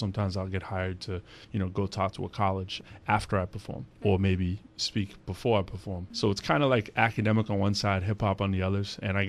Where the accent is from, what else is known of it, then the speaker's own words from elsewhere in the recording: Lowell, Massachusetts, United States; now in Cambridge, United States; I'm from Lowell originally. From Lowell, Mass. I moved to Cambridge about 7 years ago.